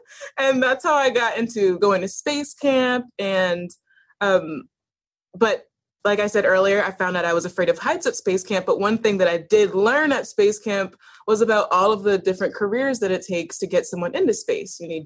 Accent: Buffalo, New York, United States; also born or lived in various places in childhood; So I was born in Buffalo, and I didn't stay in Buffalo for much of my childhood. I moved around a lot. I actually went to about 10 different schools when I was a kid. So I came back to Buffalo in time for high school

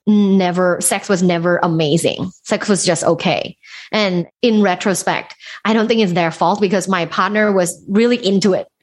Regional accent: Thailand; You know, like I grew up conservatively in a Thai family. I'm originally from Thailand.

